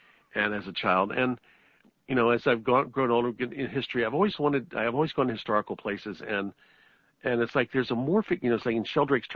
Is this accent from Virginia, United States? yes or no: yes; Virginia, United States; I can remember as a child, I grew up in Virginia